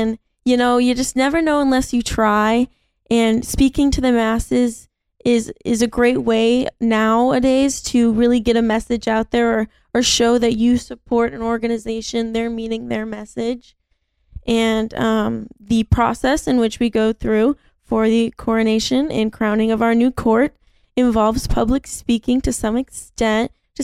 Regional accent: Sioux City, Iowa, United States; I grew up in Greenville, which is right next to Morningside.

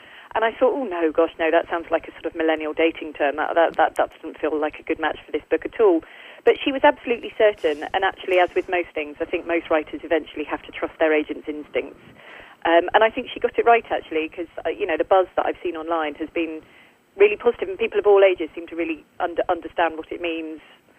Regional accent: United Kingdom; obviously I'm a British author

